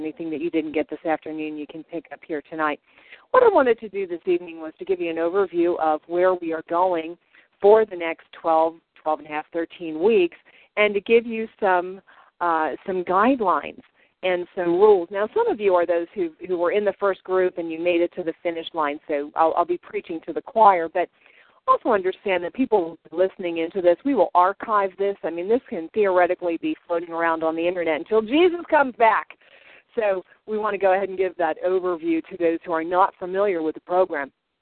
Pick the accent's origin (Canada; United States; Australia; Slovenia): Canada; So, Joy, that's a little shout-out to you and my Canadian sister. So I'm Irish-Canadian.